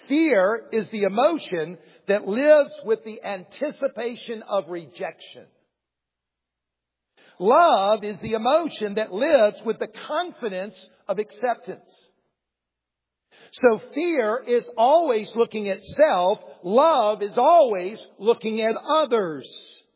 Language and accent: English; Columbia, South Carolina, United States; I grew up in Columbia, the capital city. I grew up a Gamecock fan. I hated the Clemson Tigers. I didn't even like orange. And I moved to the upstate of South Carolina.